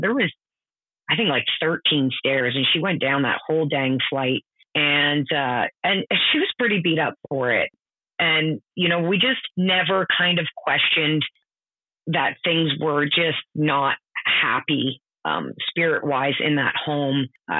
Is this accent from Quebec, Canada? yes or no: no; Ontario, Canada; now in British Columbia, Canada; because I'm actually from Ontario and I've been in British Columbia for about 10 years now.